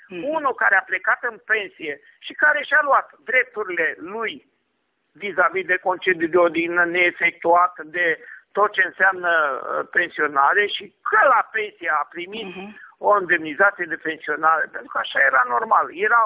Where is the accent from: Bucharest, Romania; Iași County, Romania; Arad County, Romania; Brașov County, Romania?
Iași County, Romania; Iași; Eu sunt tot de la Iași.